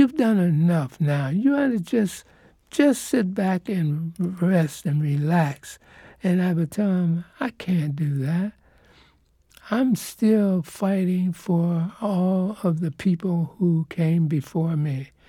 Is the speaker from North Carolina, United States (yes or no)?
no; York, Pennsylvania, United States; now in San Diego, United States; When I came to San Diego from York, Pennsylvania, where I grew up, driving out here with three other people